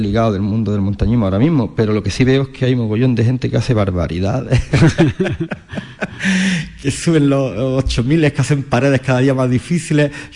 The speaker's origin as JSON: {"language": "Spanish", "town": "Armilla", "region": "Andalusia", "country": "Spain", "said": "yo soy de Armilla"}